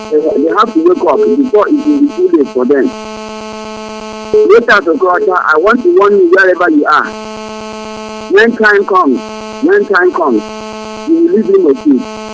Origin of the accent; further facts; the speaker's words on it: Imo, Nigeria; I'm coming from Odile. I hail from UBK in Abomdike local government area of Imo State.